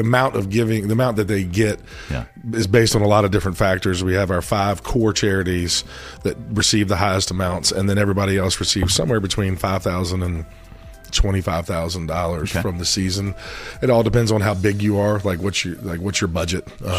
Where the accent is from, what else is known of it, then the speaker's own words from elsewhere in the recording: Martinsville, United States; You know, I grew up in Martinsville, and, you know, the kids growing up in Martinsville didn't have a Boys and Girls Club.